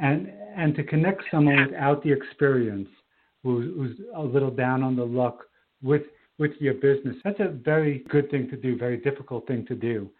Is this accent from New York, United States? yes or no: yes; New York, United States; Because as a New Yorker, I started a community garden cooperative in Georgia.